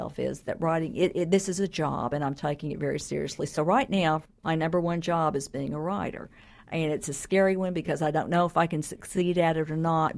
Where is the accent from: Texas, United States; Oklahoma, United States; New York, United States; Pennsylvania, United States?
Oklahoma, United States; Tahlequah; when I was a child growing up in Tahlequah and very dysfunctional family